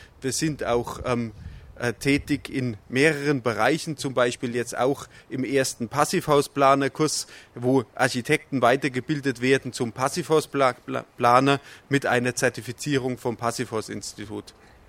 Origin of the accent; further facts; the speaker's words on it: Bad Wörishofen, Bavaria, Germany; Ich komme, wie gesagt, aus Bad Würrishofen.